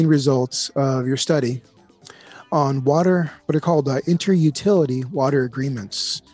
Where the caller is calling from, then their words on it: Austin, Texas, United States; Yeah, so I'm calling you from Austin, Texas